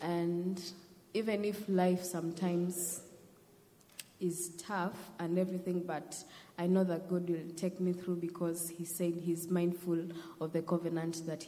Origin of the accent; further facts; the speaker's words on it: Utange, Mombasa County, Kenya; I'm from Kenya, as I said, and I lived with my grandmom in Utange, in the village in Utange.